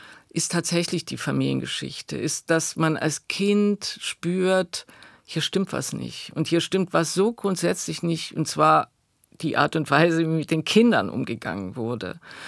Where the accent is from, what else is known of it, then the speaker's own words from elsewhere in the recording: East Germany, Germany; Und ich glaube, dass wir da viel tastender, suchender als Ostdeutsche sind.